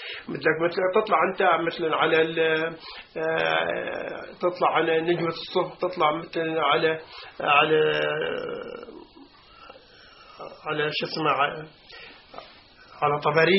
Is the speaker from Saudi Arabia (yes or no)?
no; Palestine; واحنا فلسطينيين.